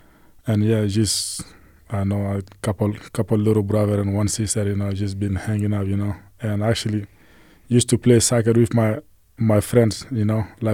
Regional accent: Mali; moved away; when I was in Mali, I thought life was easy, you know. But since I got here

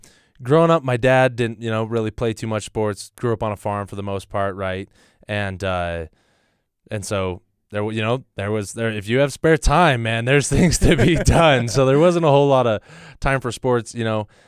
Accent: Spring Lake, Utah, United States; And so I loved growing up in Spring Lake. I loved growing up in the you know, South County.

